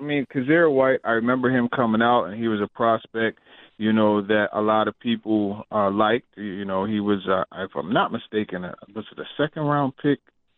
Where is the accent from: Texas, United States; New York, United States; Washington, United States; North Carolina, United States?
New York, United States; Queens; born there; When I lived in New York, I was born in Queens, so naturally a Mets fan